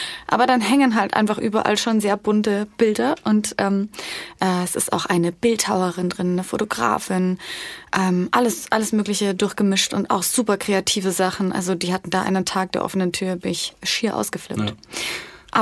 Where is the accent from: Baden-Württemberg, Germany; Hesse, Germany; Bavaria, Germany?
Bavaria, Germany; Ich komme auch aus dem Landkreis